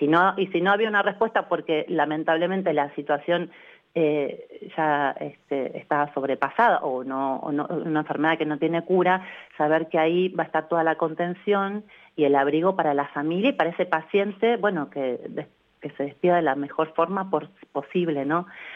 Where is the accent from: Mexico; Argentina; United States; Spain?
Argentina; Está en nuestro ADN como pueblo argentino, solo hay que despertar de nuevo esa sensibilidad.